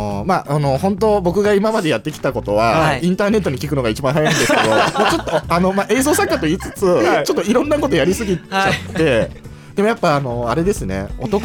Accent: Kochi, Japan; なんとなく僕高知出身で、はい、あんまり娯楽がなくてテレビが好きで

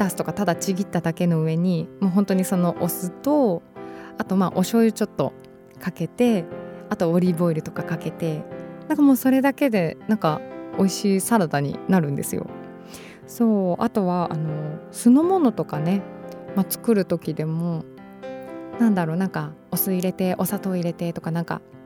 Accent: Hamamatsu, Shizuoka, Japan; まあ、これはまた地元に戻るんですけど

